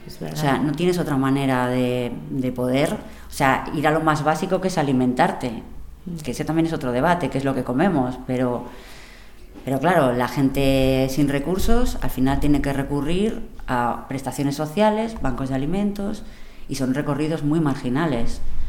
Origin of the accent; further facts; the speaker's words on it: Cuenca, Castilla-La Mancha, Spain; yo soy de Cuenca, estaba estudiando en la Universidad de Castilla-La Mancha.